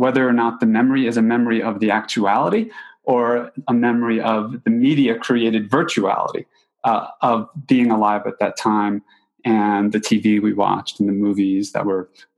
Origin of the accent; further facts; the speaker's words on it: New York, United States; So for example, I grew up in New York and on Long Island.